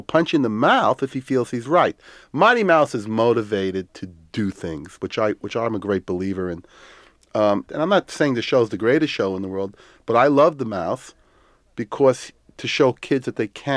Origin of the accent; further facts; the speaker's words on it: Brownsville, United States; the very many lives that I grew up with in Brownsville.